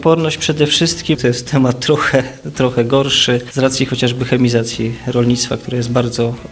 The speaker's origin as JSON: {"language": "Polish", "region": "Masovian Voivodeship", "country": "Poland", "said": "ja jestem spod Radomia, no to też inaczej"}